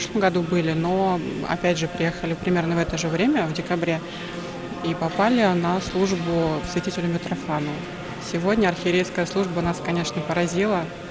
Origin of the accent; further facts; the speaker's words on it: Moscow, Russia; Мы приехали вчера вечером. Мы из Москвы.